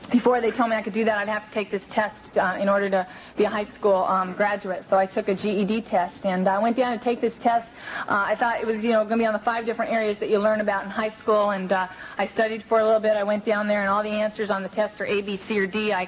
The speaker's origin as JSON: {"language": "English", "town": "Venice", "region": "California", "country": "United States", "tie": "born or raised there"}